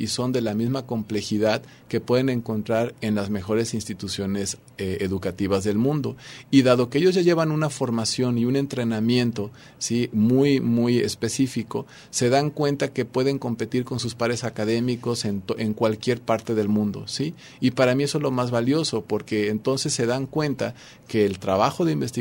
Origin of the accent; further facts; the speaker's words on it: Mexico; hay que estar orgulloso como mexicano.